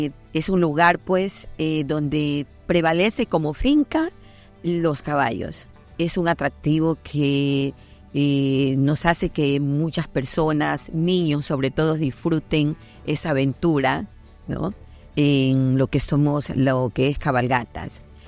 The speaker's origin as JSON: {"language": "Spanish", "region": "Manabí", "country": "Ecuador", "said": "nosotros somos manabitas, entonces, bueno, es una de nuestras especialidades"}